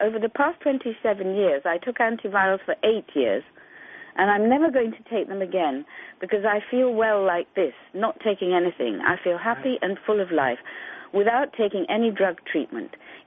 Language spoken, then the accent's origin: English; Chile; first language Spanish; English is a second language; I did. I grew up in Chile and spoke Spanish before English